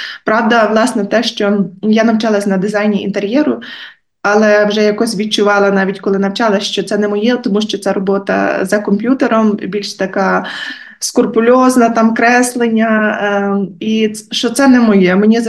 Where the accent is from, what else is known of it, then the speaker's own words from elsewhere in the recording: Murovane, Lviv Oblast, Ukraine; бо я сама родом з Мурованого. Тільки не того, що біля Львова, ще є одна, бо то зразу всі плутають в Сокальському районі.